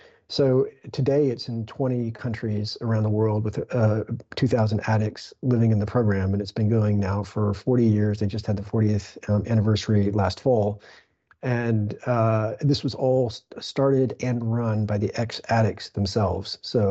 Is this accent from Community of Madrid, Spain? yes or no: yes; Madrid, Community of Madrid, Spain; English is a second language; I grew up in Madrid and just assumed everyone sounds like me.